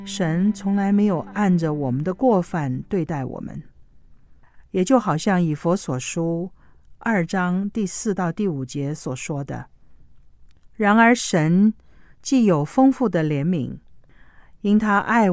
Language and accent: Chinese; China; 这种五音阶的结构对我们中国人来说特别有亲切感